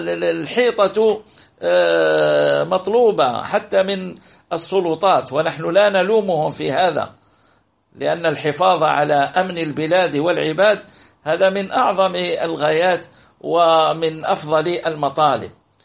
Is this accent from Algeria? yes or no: yes; Algeria; حتى عندنا في الجزائر غير موجود،